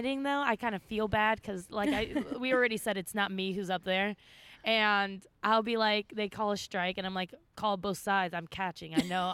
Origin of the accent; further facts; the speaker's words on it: Florida, United States; I am from Florida. Not made for it.